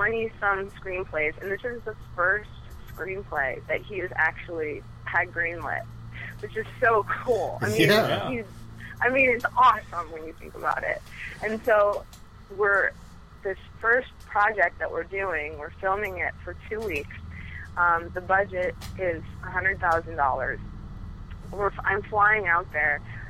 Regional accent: Iowa, United States; So Hollywood, they started making films in Iowa, which is my home state

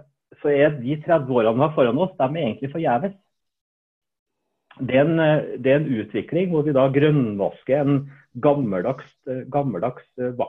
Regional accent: Hell, Trøndelag, Norway; Ja, jeg kommer fra Hell.

